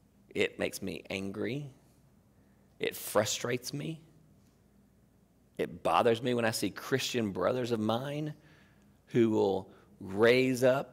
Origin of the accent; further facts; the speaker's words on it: United States; born there; I am proud that I am born here, that I'm an American.